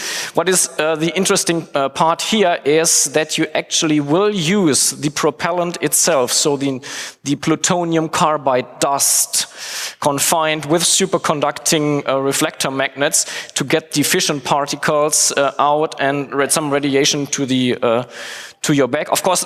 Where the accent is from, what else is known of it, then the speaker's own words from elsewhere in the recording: Bielefeld, North Rhine-Westphalia, Germany; I'm from Bielefeld.